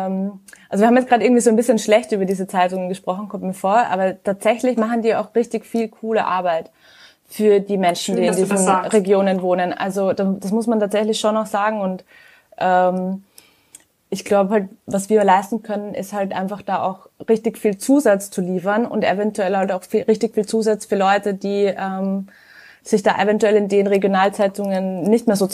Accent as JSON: {"language": "German", "region": "Styria", "country": "Austria", "said": "also Steiermark, Graz ist die Hauptstadt da, wo ich herkomme."}